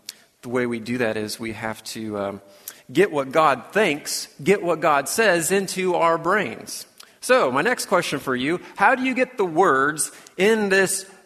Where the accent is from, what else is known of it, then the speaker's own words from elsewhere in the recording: St. Joseph, Missouri, United States; I'm from St. Joseph, Missouri